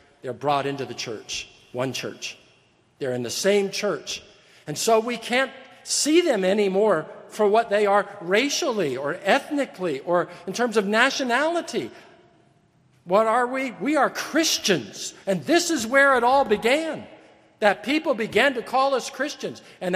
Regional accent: California, United States; I'm an American, I'm a native Californian, I'm a man, I'm college educated

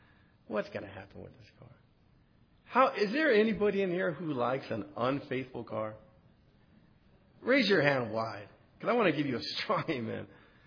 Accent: Phoenix, Arizona, United States; And I actually had a person who asked me when he found out I was from Phoenix, do people in Phoenix still like ride horses and stuff?

